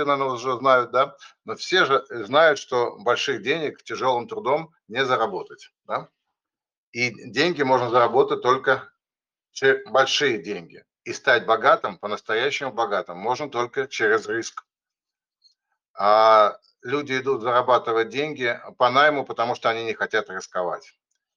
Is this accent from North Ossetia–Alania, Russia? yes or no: no; Saint Petersburg, Russia; я из Санкт-Петербурга.